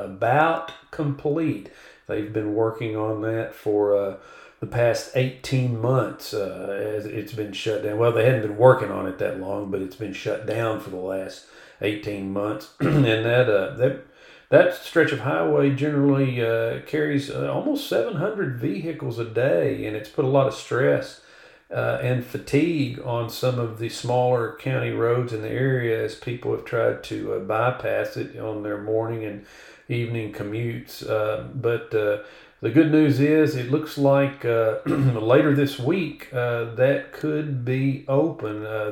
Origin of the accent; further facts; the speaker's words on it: Tennessee, United States; Every Thursday night when I was a young lad growing up in West Tennessee, I would call my grandmother